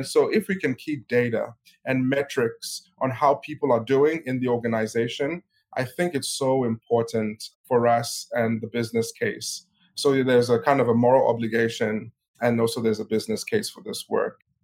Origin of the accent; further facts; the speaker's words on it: South Africa; also born or lived in Nigeria; My background is such that I grew up in South Africa, but my family hails from the Congo. I was born in Nigeria.